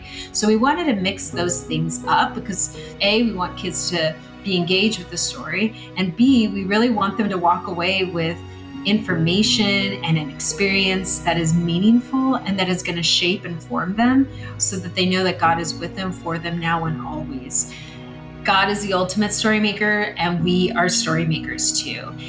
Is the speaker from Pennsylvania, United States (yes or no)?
no; Tucson, Arizona, United States; also born or lived in Phoenix; now in New York, United States; I'm a kid far away from home here in New York. I was born and raised in Tucson and Phoenix, and I grew up in the church